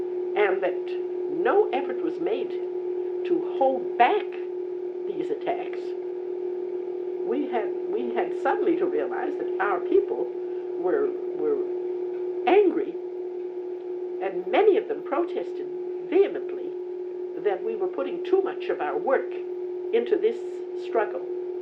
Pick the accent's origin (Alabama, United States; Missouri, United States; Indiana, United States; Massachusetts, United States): Massachusetts, United States; Roxbury; After all, I was brought up in Roxbury, Massachusetts, which is now a 100% black community.